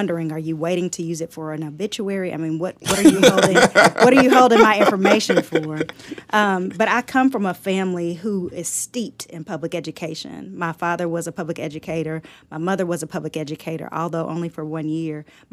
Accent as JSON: {"language": "English", "country": "United States", "said": "And so I don't mind being called an American."}